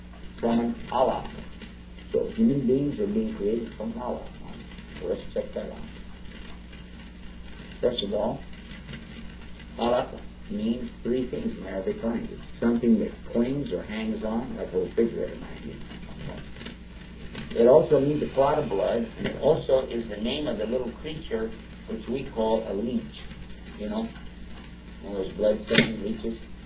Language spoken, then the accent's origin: English; Texas, United States; Don't forget I'm from Texas.